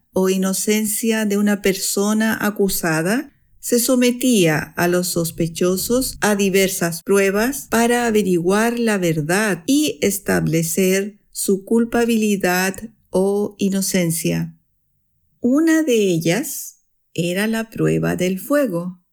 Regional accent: Chile; now in Switzerland; chilena, vivo en Suiza desde hace 12 años y soy profesora de español para extranjeros.

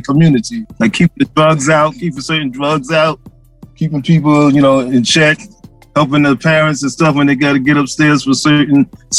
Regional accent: Bronx, New York, United States; Well, it was great growing up in the Bronx. I mean, you had your ups and downs.

